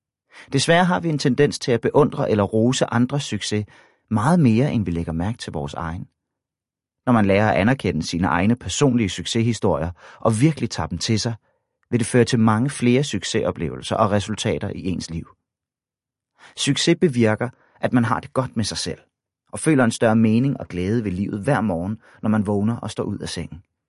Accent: Nibe, North Denmark Region, Denmark; En vinterdag stoppede jeg op på min daglige tur forbi Limfjorden uden for min hjemby Nibe

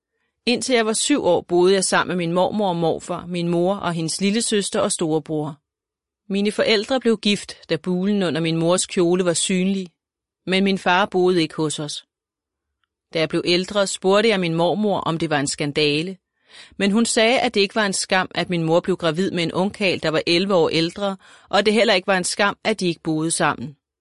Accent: Stevns, Zealand, Denmark; 1942 fødte Annie en lille datter med store blå øjne og lyst hår. Det er mig. Jeg er opvokset på Stævns, helt ude på klinten. Der var hav for enden af marken

